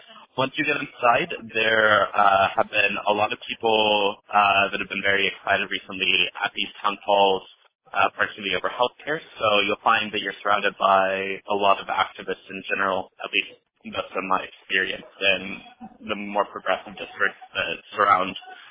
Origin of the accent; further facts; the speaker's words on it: Arizona, United States; from Arizona.